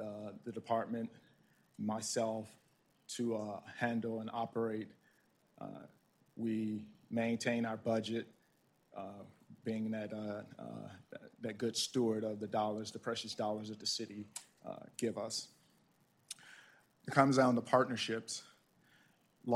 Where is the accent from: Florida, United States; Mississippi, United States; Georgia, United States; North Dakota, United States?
Mississippi, United States; now in Milwaukee, United States; Been living in the state for 44 years and call Milwaukee home for 44 years, although originally I'm from Mississippi. So proudly call Wisconsin my home for the past 44 years.